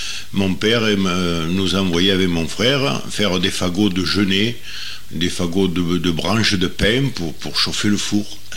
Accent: Provence-Alpes-Côte d'Azur, France; il y avait beaucoup de truffes, comme on dit chez nous en Provençal, les rabasses.

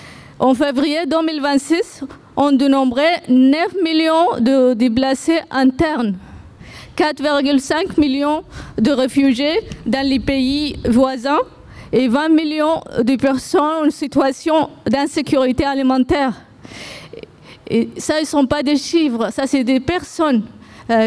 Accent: Sudan; first language Arabic; French is a second language; Je m'excuse si j'ai un accent, si je fais des erreurs en français. Ma langue maternelle, c'est l'arabe. Ma langue maternelle, c'est l'arabe. Je suis fière de ma langue.

